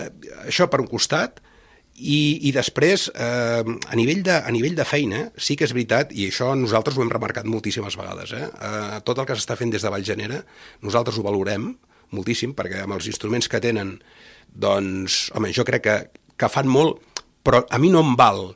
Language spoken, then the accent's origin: Catalan; Valls, Catalonia, Spain; els que som de Valls coneixem els focus de pobresa i marginació que hi ha.